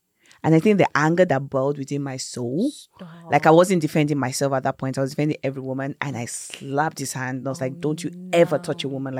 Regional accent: Lagos, Nigeria; I grew up in Lagos, you know, so I've gone through Oshodi and the rest of Balogun market

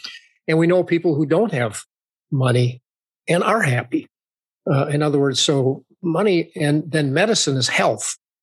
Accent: Minnesota, United States; I'm from Minnesota.

